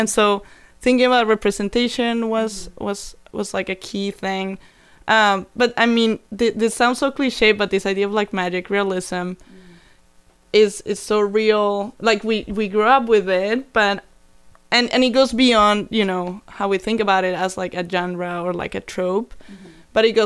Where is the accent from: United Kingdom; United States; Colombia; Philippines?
Colombia; And there were so many things that resonated and kind of reminded me of growing up there.